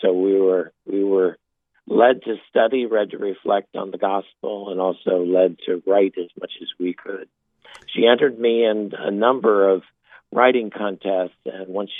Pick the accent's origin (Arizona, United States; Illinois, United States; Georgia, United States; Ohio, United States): Ohio, United States; Cincinnati; also born or lived in Louisville; I was born in Louisville, Kentucky, longer ago than I care to mention, but spent my entirety of my childhood in Cincinnati, Ohio, with my family and my 9 brothers and sisters.